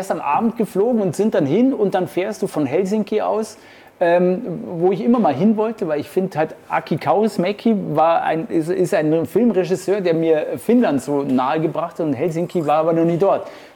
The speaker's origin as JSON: {"language": "German", "town": "Munich", "region": "Bavaria", "country": "Germany", "tie": "born there", "said": "ich bin eigentlich als gebürtiger Münchner, dich zieht es immer erstmal nach Süden"}